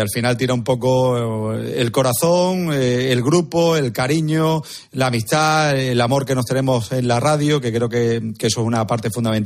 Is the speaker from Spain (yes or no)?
yes; El Viso, Andalusia, Spain; Hacemos una comida en diciembre aquí en El Viso, en mi pueblo, en la que hacemos una ruta que es absolutamente espectacular.